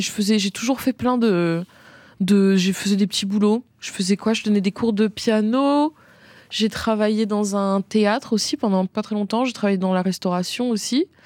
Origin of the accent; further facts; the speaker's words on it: France; born there; moi, je suis née en France, mais j'ai la nationalité suisse.